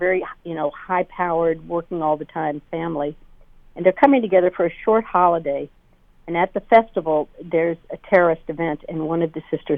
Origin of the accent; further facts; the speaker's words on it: Dallas, Texas, United States; I grew up in Dallas, Texas.